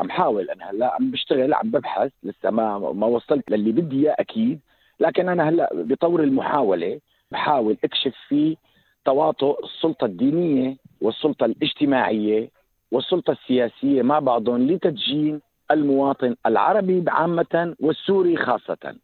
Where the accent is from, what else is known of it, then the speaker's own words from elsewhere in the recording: Syria; لكن أنا سوري بحكي عن المجتمع السوري.